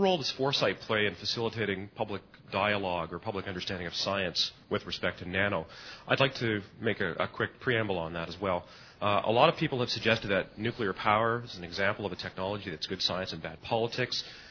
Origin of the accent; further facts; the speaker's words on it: Canada; from Canada.